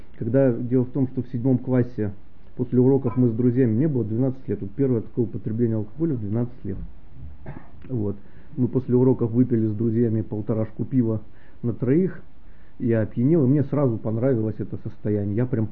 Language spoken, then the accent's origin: Russian; Tobolsk, Tyumen Oblast, Russia; Детство прошло в Тобольске. Это город с такими еще со времен Российской империи тюремно-каторжанскими традициями.